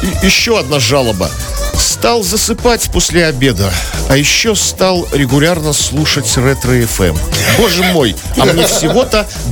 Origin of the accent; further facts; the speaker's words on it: Saint Petersburg, Russia; я же коренной Питер.